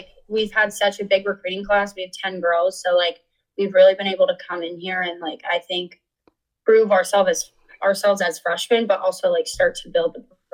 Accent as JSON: {"language": "English", "region": "California", "country": "United States", "said": "I'm from California, so sports, especially college sports, aren't very big in like California."}